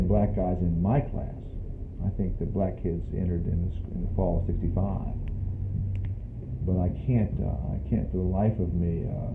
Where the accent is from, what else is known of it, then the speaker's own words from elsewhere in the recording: Alexandria, Virginia, United States; I was from Alexandria. That we had one, a couple other Virginians, and one kid from Alabama, and otherwise New Jersey, New York.